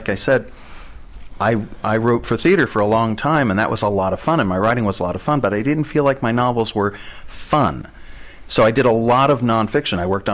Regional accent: Santa Ana, California, United States; Actually, I grew up in Santa Ana, and I went to Santa Ana Valley High School, Falcons, hello

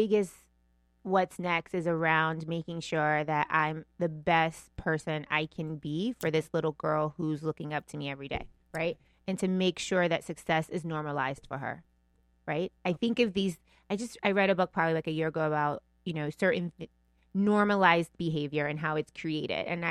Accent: Tennessee, United States; But, you know, I grew up in Tennessee

